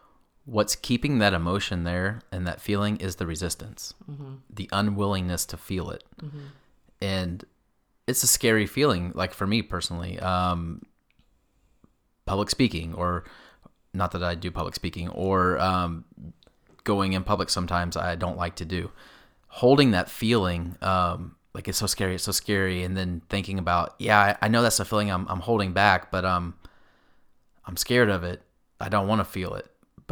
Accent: Missouri, United States; I'm from Missouri. I can say feel.

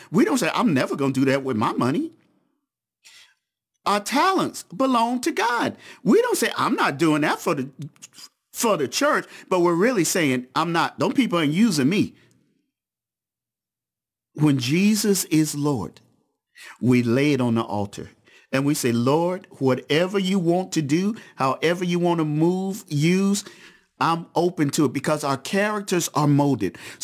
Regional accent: the South, United States; I grew up in the South. I thought snow stayed white.

